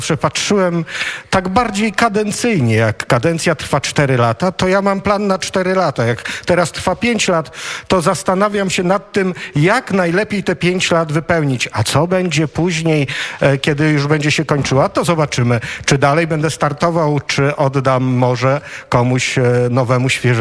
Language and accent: Polish; Mińsk Mazowiecki, Masovian Voivodeship, Poland; Tak, pochodzę z Mińska, tutaj się urodziłem, tutaj żyje cała moja rodzina, no i nie wyobrażam sobie innego miejsca do życia, jak właśnie Mińsk Mazowiecki.